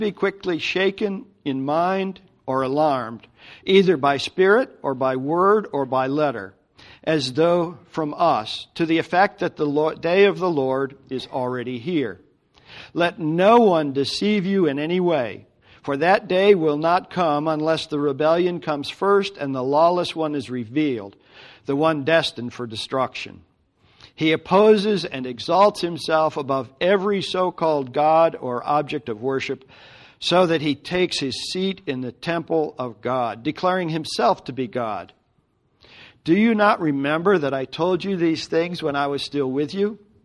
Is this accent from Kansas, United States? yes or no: no; Connecticut, United States; while we grew up in Connecticut, my wife and I now live in Western Pennsylvania